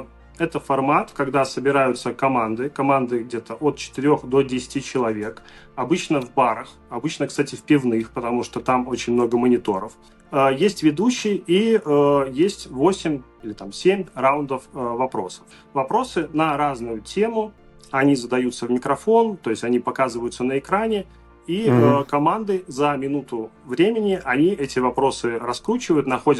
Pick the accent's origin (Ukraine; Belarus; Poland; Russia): Belarus; Мы из Беларуси и попали на одну дегустацию.